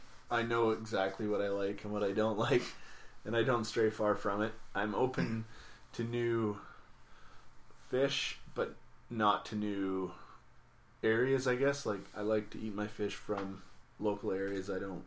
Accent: British Columbia, Canada; I was born and raised in the Comox Valley.

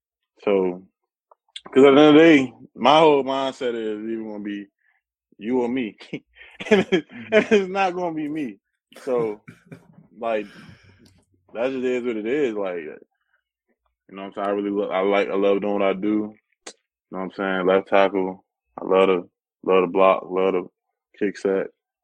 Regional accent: Washington, District of Columbia, United States; I'm from Washington, D.C., and I moved to Maryland. So it's like that area, like, we real big on sports, and, like, it's real competitive.

